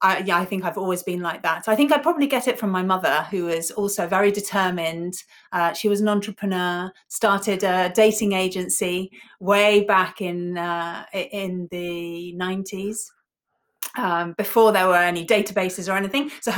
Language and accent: English; Ibiza, Balearic Islands, Spain; I grew up in Ibiza, small island, Paradise Island, as it was back then.